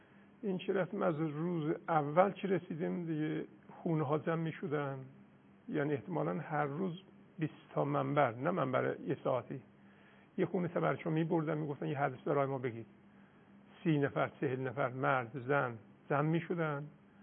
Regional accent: Miandoab, West Azerbaijan, Iran; رفتیم طرف ارومیه شهر خودمون میان دو آب.

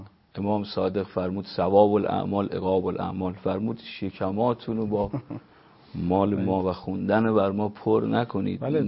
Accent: Qom, Iran; also born or lived in Isfahan; اصالتاً اهل اطراف اصفهان هستم، ولی بزرگ شده قم،

